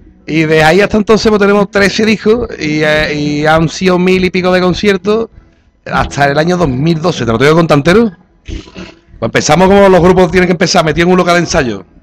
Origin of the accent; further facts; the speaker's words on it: Seville, Andalusia, Spain; born there; moved away as an adult; now in Barcelona, Spain; porque como nací en Sevilla y me vine aquí a trabajar a Barcelona